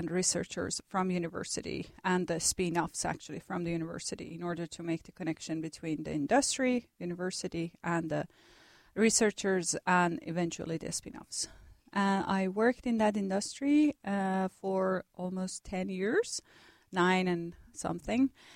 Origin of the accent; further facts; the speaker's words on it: Iran; moved away as an adult; now in Kuopio, Finland; I did my first master's in Tehran, Iran. I'm originally from Iran